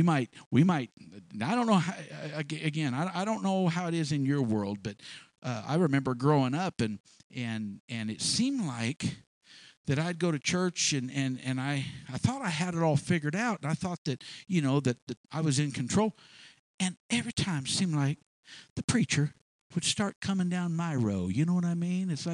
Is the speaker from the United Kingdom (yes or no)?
no; Ireland; Because you know I'm Irish and I've got a temper.